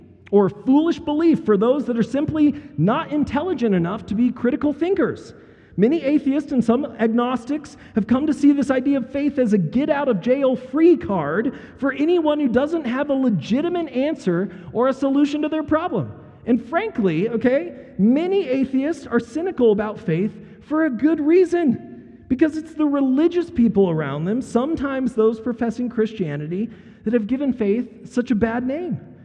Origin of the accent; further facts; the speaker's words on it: Boulder, Colorado, United States; I grew up in Boulder, so I know all about that, People's Republic of Boulder.